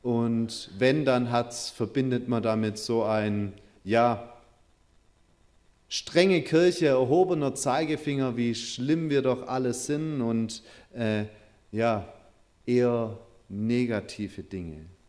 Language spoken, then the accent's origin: German; Metzingen, Baden-Württemberg, Germany; das ist in der Nähe von meiner Heimat, bei Metzingen